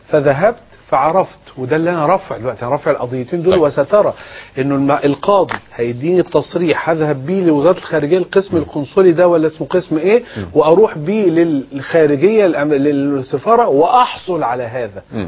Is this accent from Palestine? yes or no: no; Egypt; أنا مواطن مصري وغير أمريكي